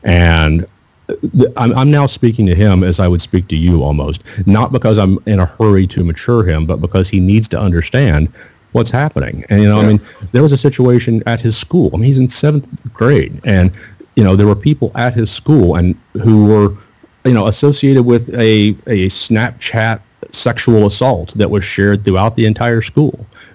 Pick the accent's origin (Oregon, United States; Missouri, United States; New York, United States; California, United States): Missouri, United States; moved away; also born or lived in Mississippi / South Carolina; I grew up in Missouri, which some people might still consider the South, but I moved to the South in 1997 to Mississippi